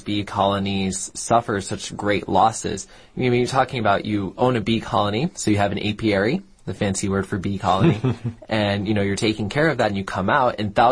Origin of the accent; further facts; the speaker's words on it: Virginia, United States; And so in my home state in Virginia, when it's pollen season, I can barely go outside because there are so many trees in our area